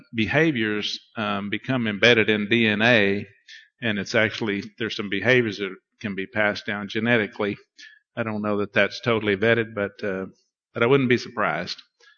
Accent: Marble Falls, Texas, United States; I have a brother and two sisters, we grew up there in Marble Falls.

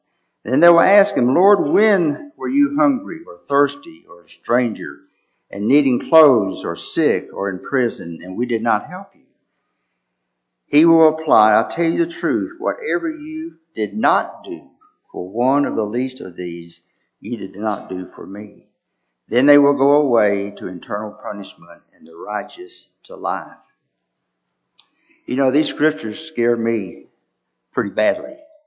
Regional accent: Rochester, Minnesota, United States; also born or lived in Ranger; I was born in Ranger, but soon after moved to Minnesota, and outside of a town in Rochester, where my grandparents had bought a farm for my parents to operate.

